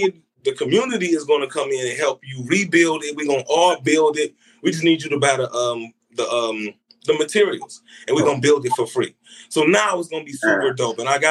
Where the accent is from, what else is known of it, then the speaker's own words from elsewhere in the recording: Detroit, Michigan, United States; born and raised.